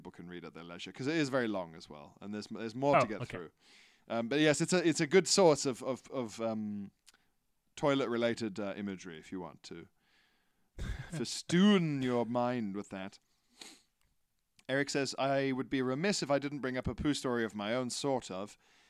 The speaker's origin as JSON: {"language": "English", "country": "Ecuador", "tie": "born or raised there", "also_born_or_lived": "Indonesia", "lives_now": "Hong Kong", "said": "My whole family is from the US, but I grew up in Indonesia and then mainly Ecuador, and now I live in Hong Kong."}